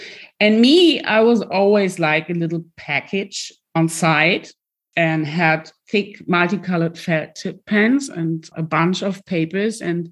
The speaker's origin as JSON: {"language": "English", "town": "Duisburg", "region": "North Rhine-Westphalia", "country": "Germany", "tie": "born or raised there", "said": "I grew up in Duisburg the first 5 years of my life in a very simple, very mixed neighborhood surrounded by Thyssen and Krupp, very industrial, blast furnaces and chimneys directly opposite the König Pilsner brewery. I've been raised by my grandmother"}